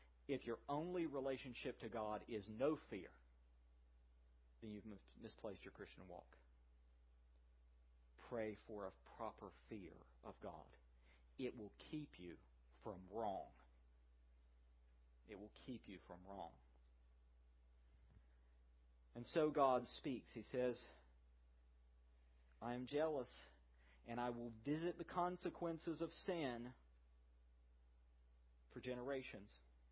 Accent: the South, United States; I was alarmed a few years ago because I grew up and as a Southerner, I was taught that you do not take the Lord's name in vain.

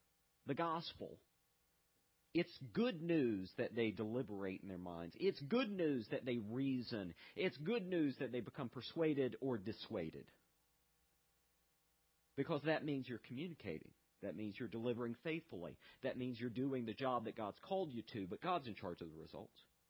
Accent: Fayetteville, North Carolina, United States; I remember years ago in Fayetteville, North Carolina, my hometown. Fayetteville, North Carolina, one of our claim to fame, and it just shows you how pathetic Fayetteville is.

